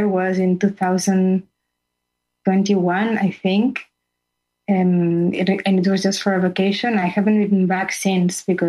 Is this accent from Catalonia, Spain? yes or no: yes; Barcelona, Catalonia, Spain; Yeah, I am from Barcelona. I was born and raised in Barcelona. But I spent most of my 20s just going around in Greece, in Jerusalem, as you said, in a sailboat, in New York.